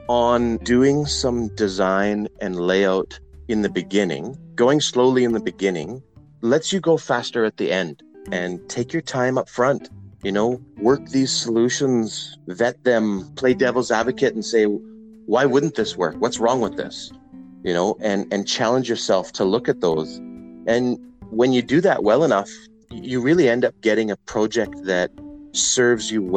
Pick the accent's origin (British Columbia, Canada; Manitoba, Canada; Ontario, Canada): British Columbia, Canada; Vancouver; I grew up in East Van, and I'm out in the front of my house there. And I used to live at, I don't know, 34th and Gladstone.